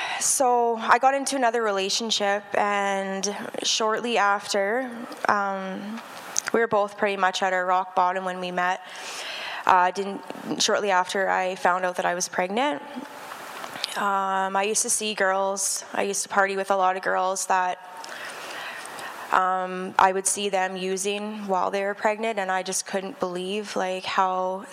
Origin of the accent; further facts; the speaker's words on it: Medicine Hat, Alberta, Canada; I'm 32 years old, born and raised in Medicine Hat, Alberta. I wasn't raised in a Christian home.